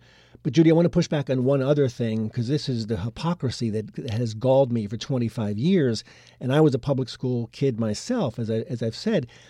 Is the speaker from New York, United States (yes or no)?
yes; New York, United States; where I grew up on Long Island